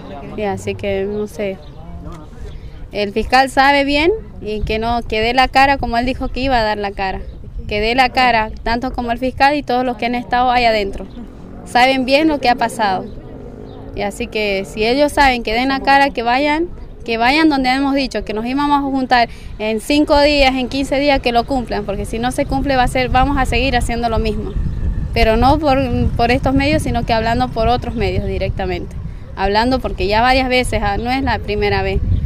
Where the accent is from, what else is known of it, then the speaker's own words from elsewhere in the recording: Bolivia; A la final nosotros somos bolivianos, todos somos hijos bolivianos, de hijos de bolivianos.